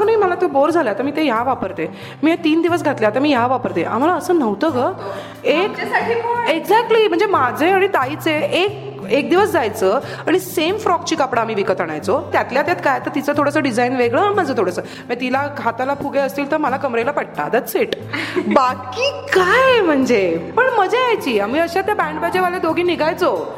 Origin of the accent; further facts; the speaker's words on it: Borivali, Maharashtra, India; माझी शाळा विद्या विकास सभा बोरिवलीतच माझ्या घरापासून अगदी जवळ होती, दुसऱ्या मिनिटावर म्हणजे शाळेची बेल माझ्या घरी ऐकू यायची.